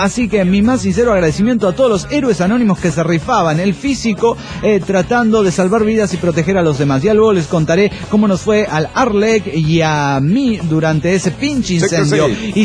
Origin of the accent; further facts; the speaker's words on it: Manizales, Caldas, Colombia; also born or lived in Tunja / Bogotá; yo soy de Manizales. Crecí allá en Colombia, Manizales, y viví allá hasta que terminé la universidad. Luego me fui a vivir a Tunja, de donde son mis padres.